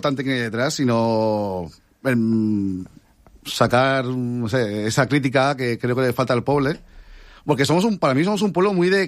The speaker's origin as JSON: {"language": "Spanish", "town": "Benidorm", "region": "Valencian Community", "country": "Spain", "said": "aquí somos todos muy de Benidorm"}